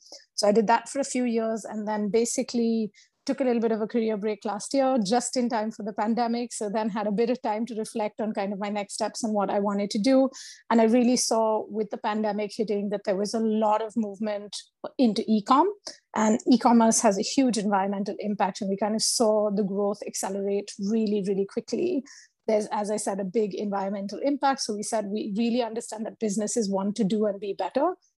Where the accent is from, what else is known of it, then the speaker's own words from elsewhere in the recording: Mumbai, Maharashtra, India; I'm basically originally from India. I grew up in Bombay, and I think growing up in a city like Bombay probably massively shaped my life and my career and everything I've done since then.